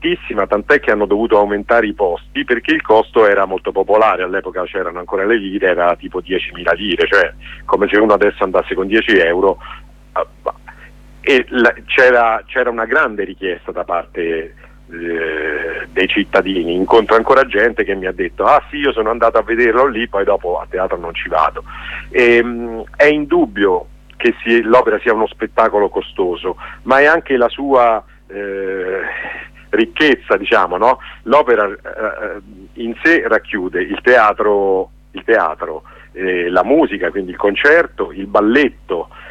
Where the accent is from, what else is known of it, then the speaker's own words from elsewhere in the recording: Rome, Lazio, Italy; io sono di Roma, a Caracalla